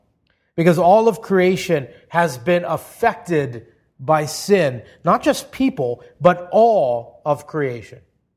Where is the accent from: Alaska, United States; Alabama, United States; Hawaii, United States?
Hawaii, United States; I grew up in Hawaii. Blue skies, white sands, warm water. I grew up fishing.